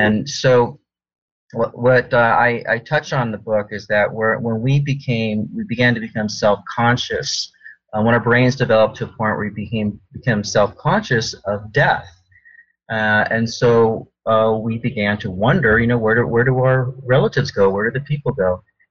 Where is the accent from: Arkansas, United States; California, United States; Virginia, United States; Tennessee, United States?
California, United States; Glendale; I was raised in Glendale, California, which is near, you know, of course, in L.A.